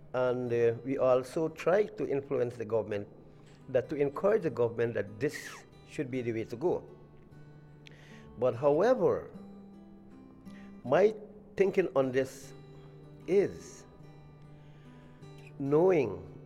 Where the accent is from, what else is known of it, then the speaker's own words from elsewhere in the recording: Guyana; I am from South America, Guyana. And I represent the Makushi and Wapishana nations or tribe.